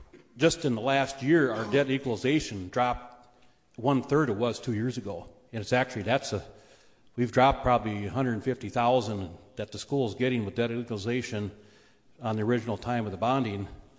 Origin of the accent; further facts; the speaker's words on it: Minnesota, United States; again, I'm from Mower County. We farm right on the state line